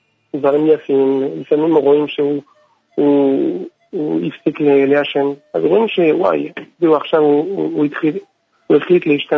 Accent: France; Hebrew is a second language; now in Israel; אני צרפתי, ואני עליתי לארץ לפני 7-8 שנים.

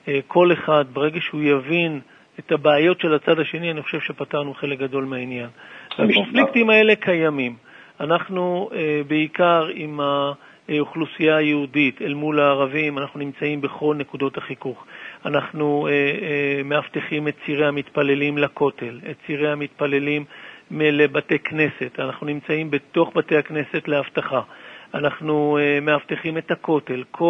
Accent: Jerusalem, Jerusalem District, Israel; אני גאה להיות חלק מהציבור הזה, הציבור הירושלמי. כפי שידוע, אני בן המקום, גדלתי פה, משפחתי כאן

